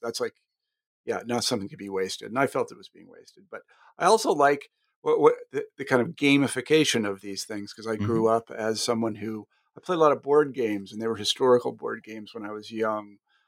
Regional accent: Wichita, Kansas, United States; I'm actually from Wichita, so I know all these places really well. I grew up there, so I know Bethany and Newman, and I grew up a Shockers fan, the Wichita State Shockers.

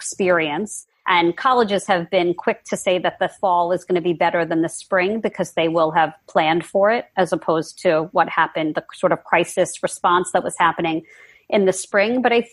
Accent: New York, United States; and I'm a New Yorker and we were wearing masks months and months and months ago.

